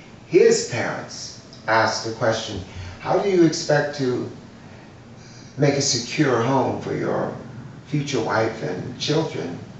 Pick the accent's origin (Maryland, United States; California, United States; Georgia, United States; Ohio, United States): Maryland, United States; Baltimore; When I was growing up in Baltimore, Maryland, as I'm sure every black neighborhood across the country had, a street that was the cultural spine of the neighborhood.